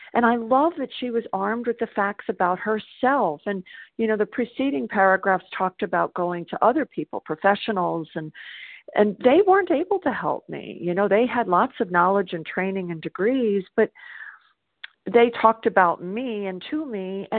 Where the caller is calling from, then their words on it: South Carolina, United States; And I'm calling from South Carolina, and it's so nice to be back on the meeting this morning.